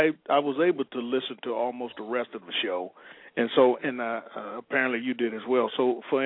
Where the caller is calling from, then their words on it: Michigan, United States; I'm calling from … calling from Michigan.